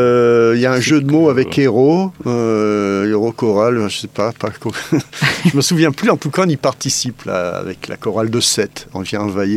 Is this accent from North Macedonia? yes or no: no; Italy; moi je suis italien, donc ça c'est facile, j'adore l'espagnol